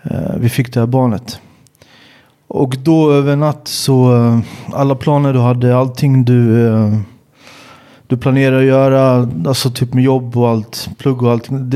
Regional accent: Sweden; För att jag är uppvuxen i Sverige, jag har ju en svensk akademisk bakgrund, jag tänker som en svensk.

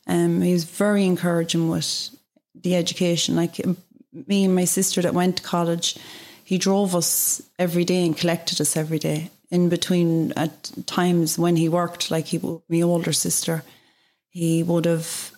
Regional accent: Longford, Leinster, Ireland; And growing up in Longford

